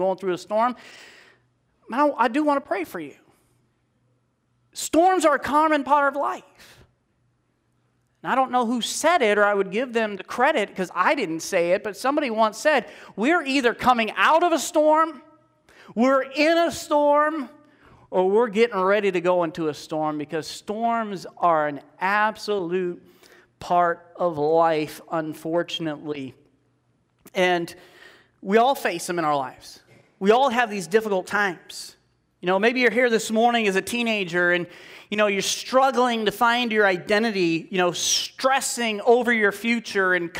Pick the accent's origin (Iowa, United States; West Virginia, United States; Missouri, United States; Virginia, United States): Iowa, United States; Cedar Rapids; I grew up here in Cedar Rapids. For those of you who don't know, I grew up here in Cedar Rapids. And I went to school down in Pensacola, Florida.